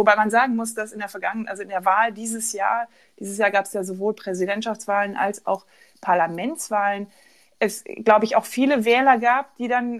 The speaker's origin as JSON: {"language": "German", "country": "Germany", "said": "wenn ich gesagt habe, ich bin Deutsche"}